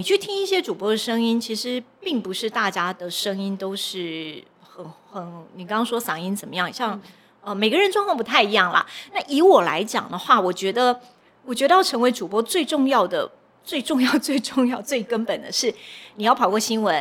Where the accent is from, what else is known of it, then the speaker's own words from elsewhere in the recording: Taichung, Taiwan; 我也是台中的。